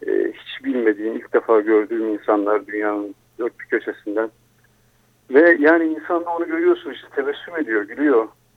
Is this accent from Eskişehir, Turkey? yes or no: yes; Eskişehir, Turkey; Yani evet ben Eskişehir'de büyüdüm. Köy gibi bir yerde içeride kaldı. Eskişehir'in içinde.